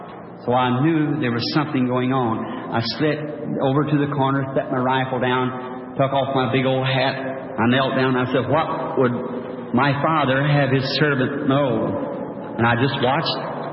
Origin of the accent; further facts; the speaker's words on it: Kentucky, United States; born there; I was born in Kentucky.